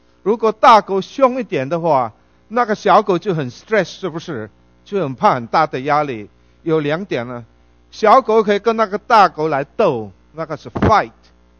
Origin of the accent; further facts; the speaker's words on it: Philippines; accent: Philippine Chinese Hokkien-accented Mandarin; 我的国语没有，不是北京国语，你听到我的腔调你就知道。最怕的就是这种菲律宾华侨用闽南语讲国语